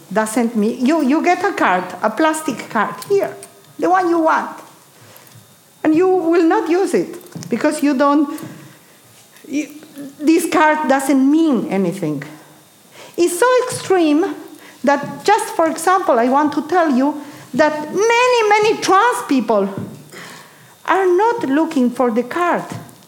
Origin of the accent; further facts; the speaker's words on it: Bolivia; first language Spanish; English is a second language; I come from Bolivia. And we speak Spanish, a sort of Spanish.